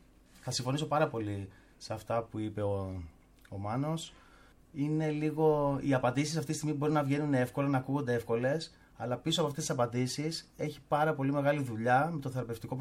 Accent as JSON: {"language": "Greek", "town": "Rhodes", "region": "South Aegean", "country": "Greece", "lives_now": "Athens, Greece", "said": "εγώ επειδή κατάγομαι από Ρόδο, ήρθα στην Αθήνα"}